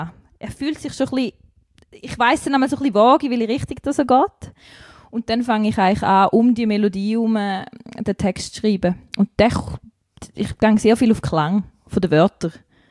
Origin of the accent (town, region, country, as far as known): Croatia; born or raised there